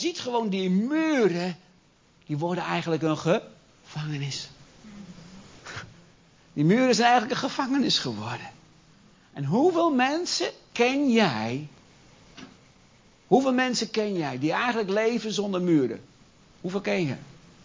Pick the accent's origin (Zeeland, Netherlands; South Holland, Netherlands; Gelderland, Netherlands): Gelderland, Netherlands; En zei, oh, zei ik, ik kom uit de Achterhoek.